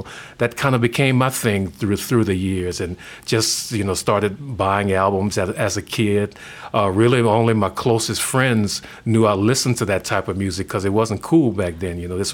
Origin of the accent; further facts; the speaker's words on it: Opelousas, Louisiana, United States; And then my hometown paper, the Opelousas Daily World, needed a sports writer.